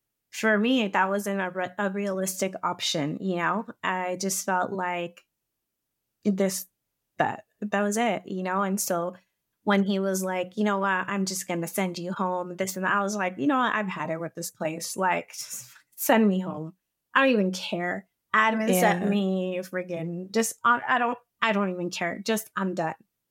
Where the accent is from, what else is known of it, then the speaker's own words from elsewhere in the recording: United States; born there; I was like, ma'am, I am American. I was born here, mama, you know?